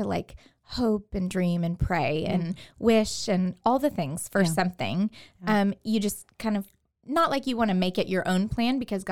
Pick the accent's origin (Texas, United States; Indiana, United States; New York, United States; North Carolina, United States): Texas, United States; Katy; now in Waco, United States; I am 36 years old. I have used Micah 2 times for my natural births. Loved every second of it. I am from Houston, the Houston area, from Katy. Went to Baylor, met my husband at Baylor.